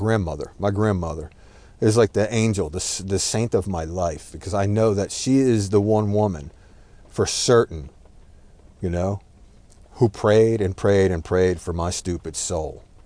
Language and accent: English; United States; My mother's not, so I'm just American, you know, I'm American